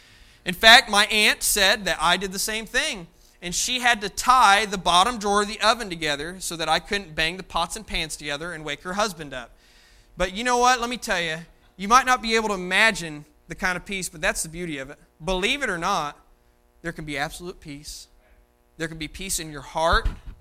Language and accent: English; Dugger, Indiana, United States; I'm from Duggar. Give me a break.